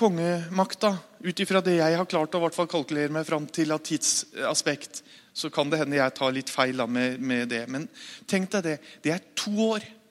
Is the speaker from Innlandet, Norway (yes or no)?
no; Mjøndalen, Buskerud, Norway; Født og oppvokst i Mjøndalen, som jeg pleier å si, jeg har ingen andre unnskyldninger for at jeg som jeg er.